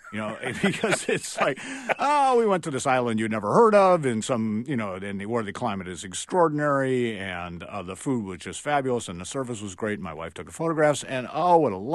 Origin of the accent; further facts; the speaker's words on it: Toledo, Ohio, United States; I grew up in Ohio, so I'm allowed to make Buckeye jokes. No offense out there. I grew up in Toledo. It doesn't get any more Ohio than that.